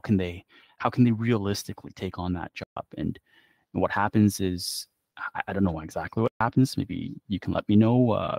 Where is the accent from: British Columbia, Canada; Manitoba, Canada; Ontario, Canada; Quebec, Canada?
Ontario, Canada; Toronto; We were speaking to this post-production house back in my hometown in Toronto.